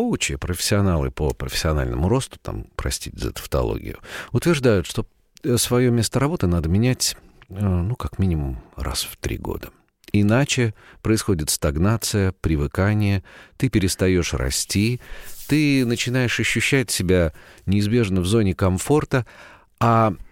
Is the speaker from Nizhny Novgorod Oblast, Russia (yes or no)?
yes; Dzerzhinsk, Nizhny Novgorod Oblast, Russia; Город Дзержинск Нижегородской области, откуда я родом